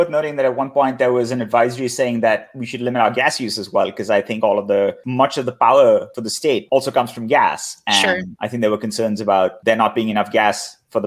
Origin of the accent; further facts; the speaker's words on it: India; I grew up in India that doesn't have sort of the same level of grid development.